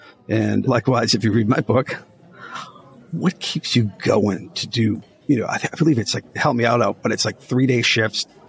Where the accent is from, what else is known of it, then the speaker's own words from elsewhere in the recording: Boston, Massachusetts, United States; we live here in New England. Adam's from Boston. I'm from Boston.